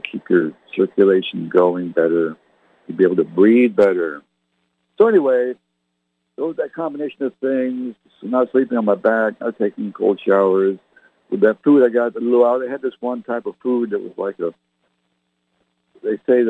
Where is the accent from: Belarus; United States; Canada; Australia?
Canada; You know, I was born and raised in Canada.